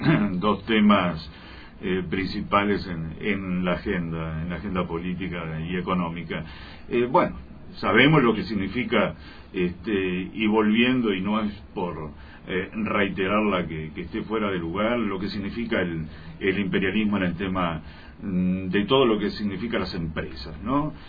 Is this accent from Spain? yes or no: no; Uruguay; Nosotros como uruguayos, como pequeña nación de las primeras cuatro que formaron el Mercosur, veíamos toda una serie de problemas.